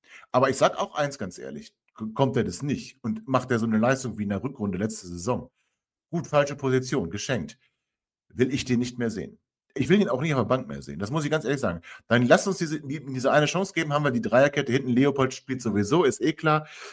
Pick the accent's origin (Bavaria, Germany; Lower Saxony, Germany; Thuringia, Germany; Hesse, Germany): Lower Saxony, Germany; Langenhagen; gebürtiger Langhagener, komme ich auch her